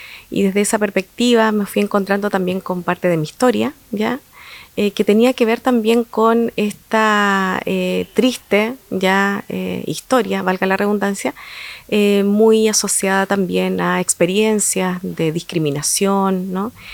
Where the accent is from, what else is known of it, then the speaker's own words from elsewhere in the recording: Santiago, Santiago Metropolitan Region, Chile; born there; also born or lived in Argentina; yo nací en Santiago y estudié en Argentina. Viajé a Puelmapu en el contexto de la dictadura y luego a los 17 años volví a Chile, ¿ya?